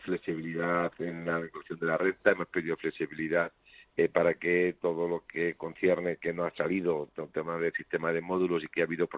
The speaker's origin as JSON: {"language": "Spanish", "country": "Spain", "said": "yo como español me siento muy orgulloso."}